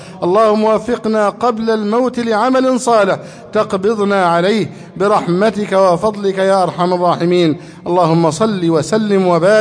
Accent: Egypt; نسأل الله جل وعلا أن يحفظ بلدنا مصر أمنا أمانا.

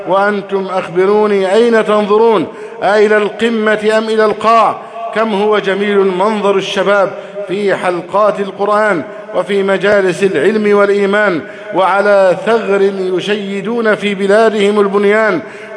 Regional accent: Egypt; اللهم احفظ بلدنا مصر أمنا أمانا، سخاء رخاء.

